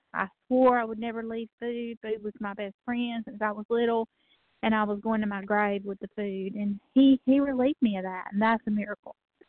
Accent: Georgia, United States; I'm from Georgia. I'm from the Bible Belt, from the South

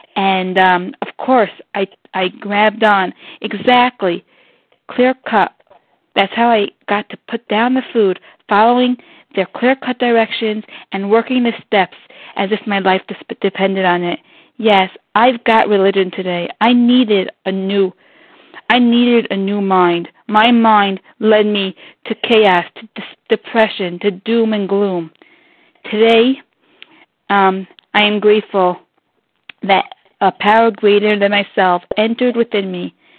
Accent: Israel; from Israel, and I am a recovered compulsive overeater.

